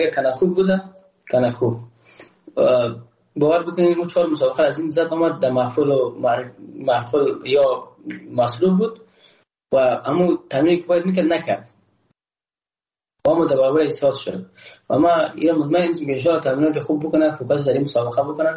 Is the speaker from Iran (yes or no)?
no; Afghanistan; ما یک افغان هستم